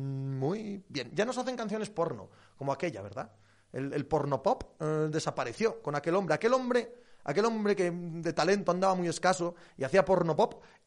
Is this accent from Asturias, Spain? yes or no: no; Basque Country, Spain; soy de Guipúzcoa y el ambiente para la final está calentito.